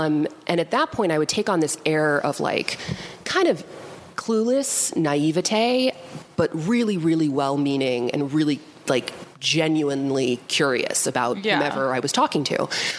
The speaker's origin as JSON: {"language": "English", "region": "New Jersey", "country": "United States", "said": "I'm from New Jersey."}